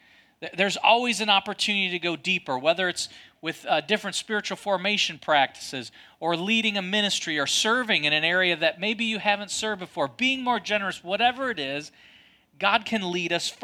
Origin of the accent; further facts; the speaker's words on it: Michigan, United States; I'm from Michigan, I know better.